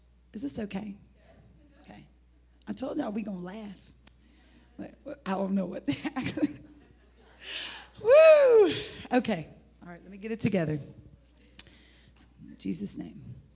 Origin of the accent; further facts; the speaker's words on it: Indianapolis, Indiana, United States; I'm not from Carmel, okay? I grew up on the west side of Indianapolis. I lived in Section 8 government housing.